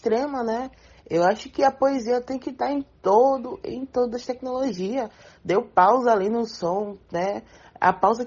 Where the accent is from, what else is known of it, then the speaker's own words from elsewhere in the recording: São Paulo, Brazil; now in Recife, Brazil; A arte entrou na minha vida em 2016, quando eu cheguei em Recife, né? Eu sou de São Paulo.